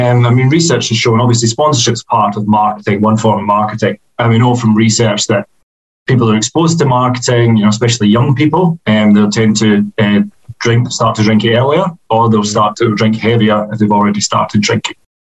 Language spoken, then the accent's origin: English; Scotland, United Kingdom; You might detect I'm a Scotsman.